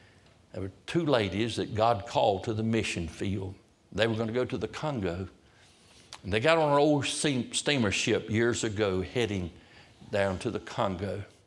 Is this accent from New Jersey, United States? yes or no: no; Roanoke Rapids, North Carolina, United States; but I'm sure glad He came to me at my hometown of Roanoke Rapids.